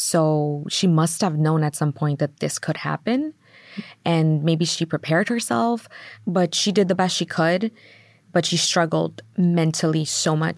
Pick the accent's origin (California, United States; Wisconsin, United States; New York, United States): New York, United States; Queens; So I grew up in Queens, New York, and we grew up in Middle Village. And this was a, you know, it's a, you know, working class area